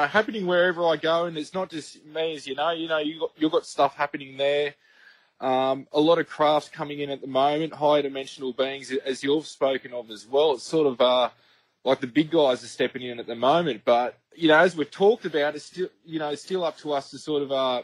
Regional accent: Albury, New South Wales, Australia; I'm back in Albury at the moment, just calling through my hometown

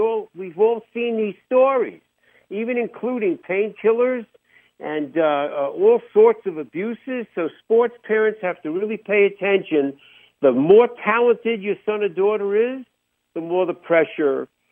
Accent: New York, United States; even though I'm a New Yorker.

